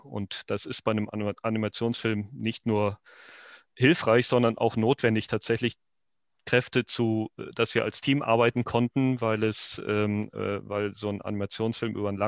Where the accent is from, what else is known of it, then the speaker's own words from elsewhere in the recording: North Rhine-Westphalia, Germany; ich komme ursprünglich hier aus Ostwestfalen und das ist tiefster Westen.